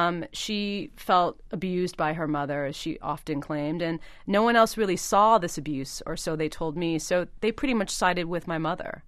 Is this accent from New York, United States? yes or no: yes; Brooklyn, New York, United States; when we grew up in Brooklyn, the mentality was that whatever happened in your family, you kept it within your family.